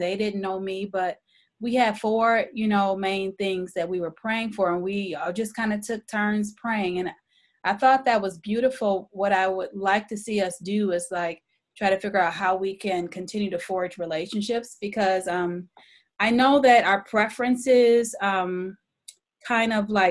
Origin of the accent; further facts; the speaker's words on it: United States; You know, obviously I was from the States or whatever.